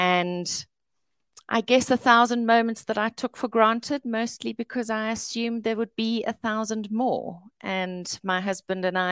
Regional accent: South Africa; I'm coming from South Africa

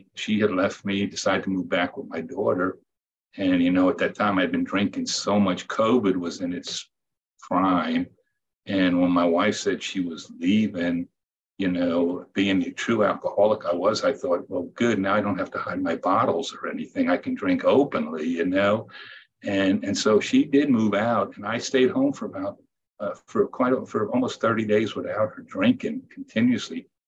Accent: Reston, Virginia, United States; I am from Northern Virginia, Reston, Virginia.

